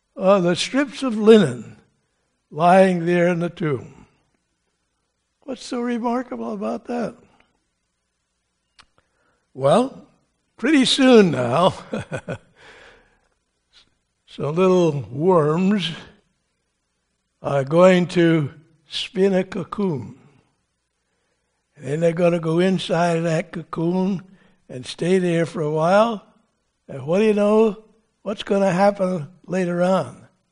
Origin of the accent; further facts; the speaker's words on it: Connecticut, United States; Actually, that was displayed here in Connecticut. Did you know that? Right down in my hometown.